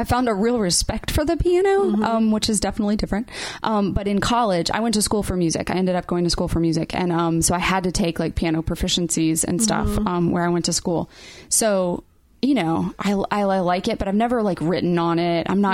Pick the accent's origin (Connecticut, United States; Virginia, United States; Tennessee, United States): Tennessee, United States; Memphis; I grew up in Memphis, and so we would go over to Arkansas all the time.